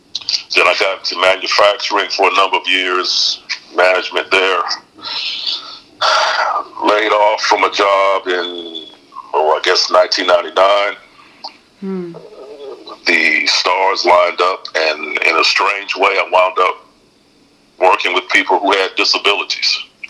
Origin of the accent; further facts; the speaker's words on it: Fayetteville, North Carolina, United States; I went to Fayetteville State University, which was in my hometown, and it's an HBCU.